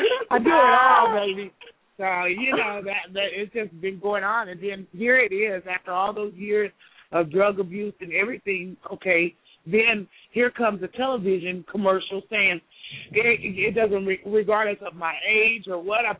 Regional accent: Hobbs, New Mexico, United States; also born or lived in Huntsville, Texas; now in Dallas, United States; I was born in Huntsville State Prison. My grandmother raised me in Hobbs, New Mexico, and I've been here in Dallas, Texas for the past 20 years.

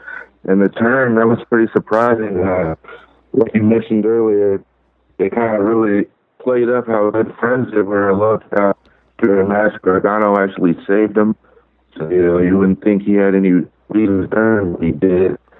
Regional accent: Cincinnati, Ohio, United States; now in Urbana, United States; I'm from Cincinnati. I'm living in Urbana, Illinois right now.

